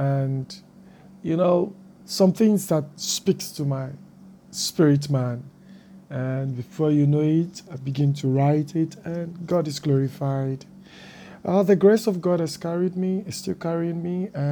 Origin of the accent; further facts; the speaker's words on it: Nigeria; now in New York, United States; I am from Nigeria, West Africa. Well, presently living in New York, America.